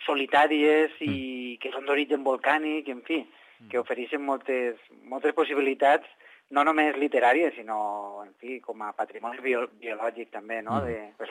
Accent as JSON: {"language": "Catalan", "town": "Valencia", "region": "Valencian Community", "country": "Spain", "said": "jo, efectivament, soc de València"}